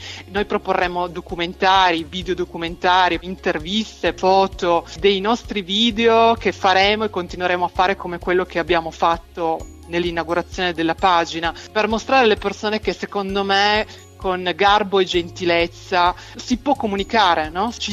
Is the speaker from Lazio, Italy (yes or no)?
no; Fossano, Piedmont, Italy; Noi siamo di Fossano, che è in provincia di Cuneo, e noi siamo circondati dagli allevamenti.